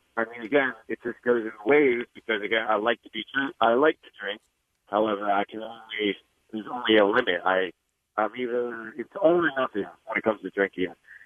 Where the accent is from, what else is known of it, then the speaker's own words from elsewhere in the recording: Levittown, United States; Which I completely agree. So I grew up in Levittown.